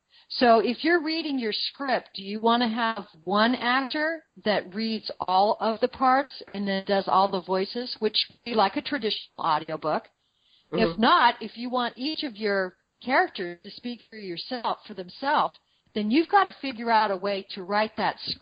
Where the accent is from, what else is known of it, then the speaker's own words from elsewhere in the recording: Boulder, Colorado, United States; I drive to my hometown of Boulder, Colorado, which is a 2-day drive